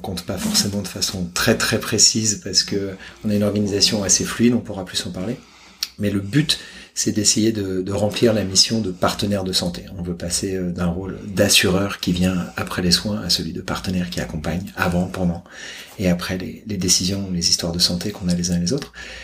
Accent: Nancy, Grand Est, France; born there; Moi, je suis né à Nancy, dans l'est de la France.

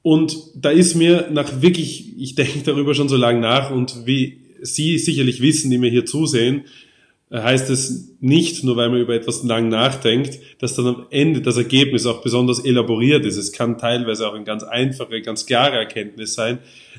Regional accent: Austria; first language German; mein Heimatland Österreich oder meinen Kontinent Europa und natürlich den gesamten deutschen Sprachraum. Und andererseits, da ja Deutsch auch meine Muttersprache ist

